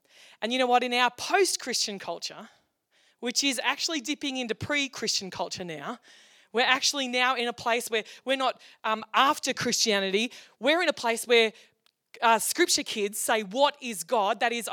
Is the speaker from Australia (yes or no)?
yes; Australia; as an Australian, I pray for something.